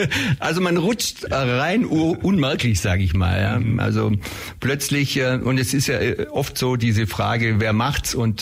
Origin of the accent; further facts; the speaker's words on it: Ulm, Baden-Württemberg, Germany; ich bin in Ulm aufgewachsen, ich habe hier auch schon in mehreren Bands gespielt